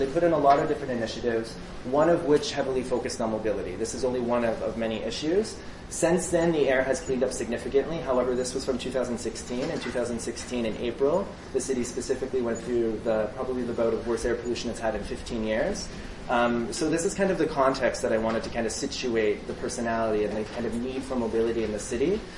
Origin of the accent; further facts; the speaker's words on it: Ontario, Canada; I grew up in Northern Ontario, actually.